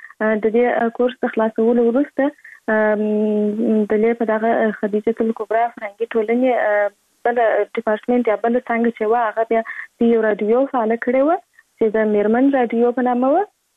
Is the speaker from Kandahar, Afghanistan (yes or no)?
yes; Kandahar, Afghanistan; born or raised there